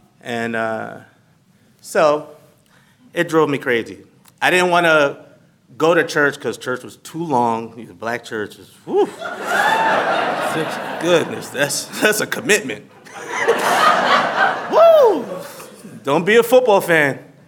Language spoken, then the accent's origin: English; Jersey City, New Jersey, United States; I was born and raised in Jersey City, and I grew up in what people would consider the hood, okay? And I grew up in a predominantly black neighborhood, and I grew up in a predominantly black church.